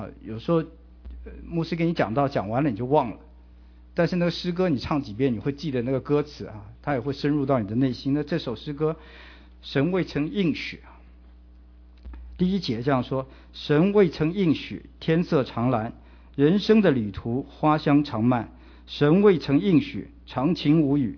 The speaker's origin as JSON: {"language": "Chinese", "country": "China", "said": "我们中国人有句话说啊，哀莫大于心死"}